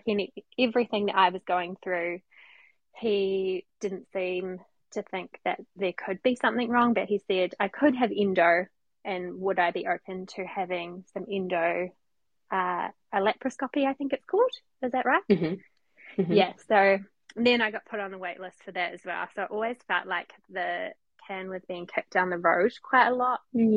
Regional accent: Hamilton, Waikato, New Zealand; We are from Hamilton.

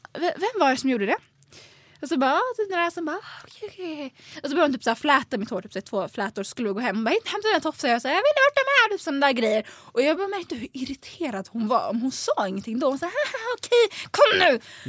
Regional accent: Sweden; born there; jag är född här.

